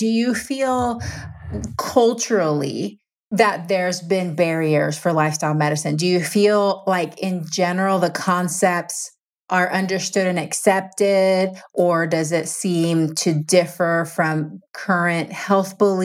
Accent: Panama; because I'm Latin American, so I'm Panamanian, and I feel like my culture and my heritage

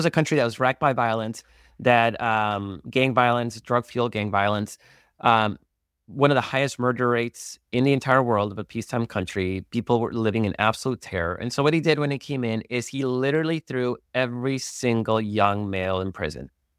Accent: El Salvador; about my home country, El Salvador. So I'm Salvadoran.

